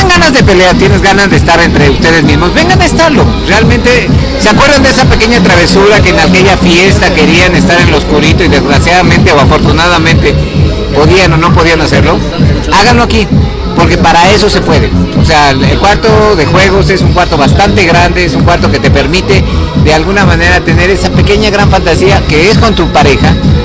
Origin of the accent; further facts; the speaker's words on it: Mexico; Hay veces que nos cuesta trabajo decir que no como buenos mexicanos.